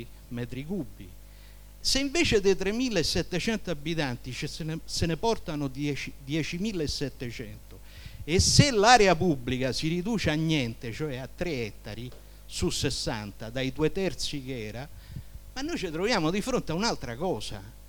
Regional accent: Rome, Lazio, Italy; Io abitavo, quando sono nato, io vengo da Prati, vengo da Trionfale, quella era una zona di case popolari

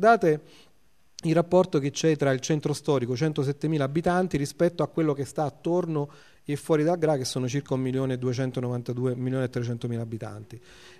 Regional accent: Orte, Lazio, Italy; quando io dico che vengo da Orte, perché Orte è uno dei comuni che cresce, Roma-Orte sono 89 chilometri

